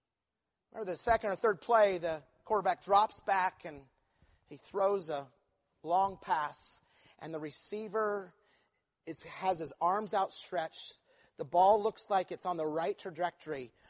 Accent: Twin Falls, Idaho, United States; I grew up in Twin Falls, and there we are, in a town of 30,000.

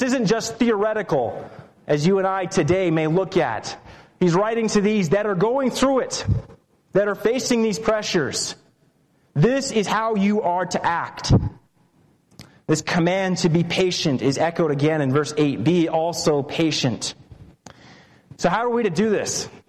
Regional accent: Delta, Utah, United States; And growing up in Delta and traveling back and forth to school, 15-minute trip going 65

